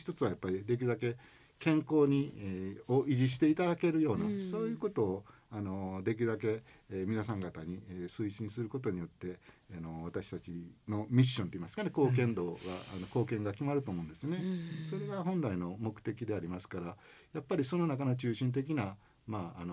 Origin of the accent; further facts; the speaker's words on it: Kobe, Hyogo, Japan; now in Ashiya, Japan; 関西、特に自分の生まれ育った神戸に帰ってこられて非常に嬉しかったですね。